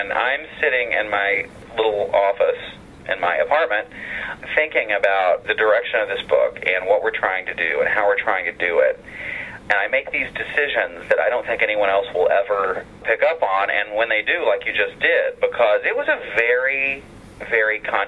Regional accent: Tennessee, United States; But I'm from Tennessee. I'm a big Horton Foote fan.

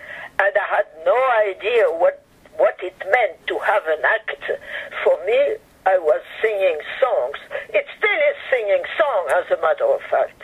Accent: France; English is a second language; now in United States; Well, actually, when I came from France, I was not a singer.

